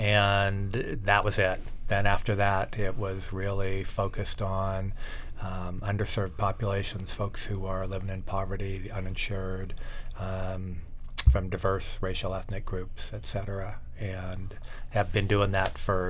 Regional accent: Idaho, United States; I grew up in Idaho, moved all over 7 different times growing up

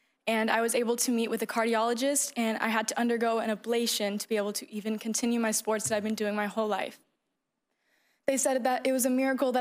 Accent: United States; I'm from Orange County, and I'm a sophomore in high school.

